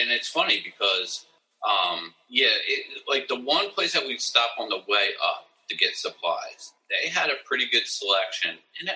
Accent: Warminster, Pennsylvania, United States; I grew up in the Warminster area.

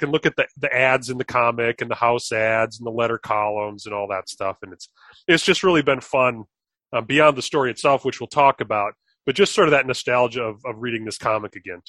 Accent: South Dakota, United States; This was the only issue I ever saw in my little town growing up in South Dakota.

